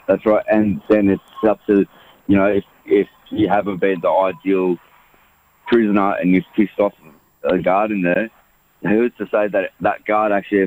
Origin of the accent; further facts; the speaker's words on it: Iran; because I'm from Iran